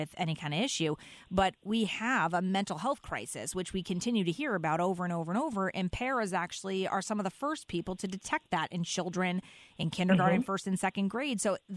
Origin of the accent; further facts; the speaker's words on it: Stamford, Connecticut, United States; also born or lived in Fairfield; we were Stamford residents. I was born and raised in Stamford, but the reason we moved to Fairfield when I was in elementary school was because my brother's on the autism spectrum.